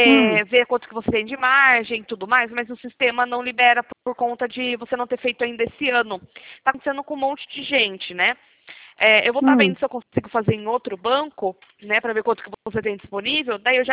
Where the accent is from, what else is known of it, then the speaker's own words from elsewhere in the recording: São Paulo, Brazil; Eu sou de São Paulo.